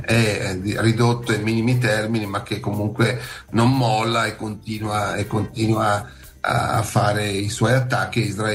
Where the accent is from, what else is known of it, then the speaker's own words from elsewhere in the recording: Switzerland; sono svizzero e quindi non devo fare il tipo per nessuno